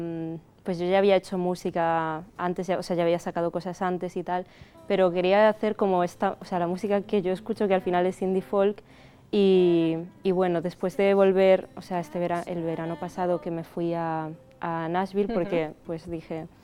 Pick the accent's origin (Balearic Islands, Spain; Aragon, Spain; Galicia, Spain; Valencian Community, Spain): Galicia, Spain; Cangas do Morrazo; now in Catalonia, Spain; De Cangas do Morrazo, que és un poble a Pontevedra, com a Rías Baixes, és un poble molt bonic.